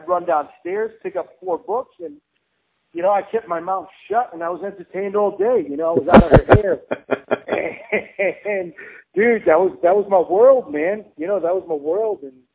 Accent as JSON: {"language": "English", "region": "New York", "country": "United States", "tie": "born or raised there", "also_born_or_lived": "Puerto Rico / Virginia", "said": "Well, I'm from Boston, New York, born and raised. Spent a little time living in Puerto Rico, a little time living in Virginia, and then came back home to New York a few years back."}